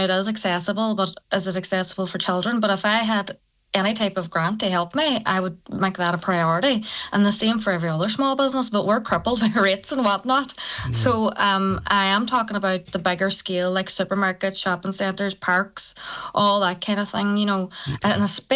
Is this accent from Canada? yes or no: no; Lifford, Ulster, Ireland; Donegal is so vast. Like, I'm from Lufford